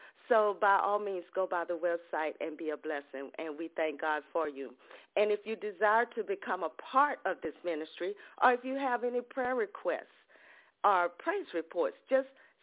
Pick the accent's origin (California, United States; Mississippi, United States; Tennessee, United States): Mississippi, United States; Ocean Springs; from Ocean Springs, Mississippi, and we're so delighted and we're so glad that you're here with us this morning.